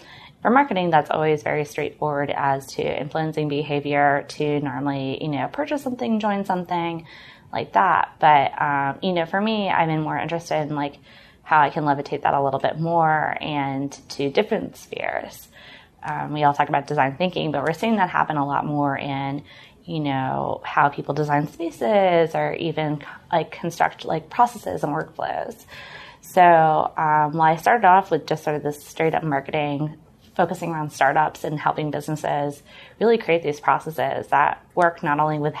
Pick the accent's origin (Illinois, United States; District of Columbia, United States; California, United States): District of Columbia, United States; Washington; So I am actually a native Washingtonian. You can actually see where I grew up from the Darden classrooms here in Roslyn, which is always kind of funny.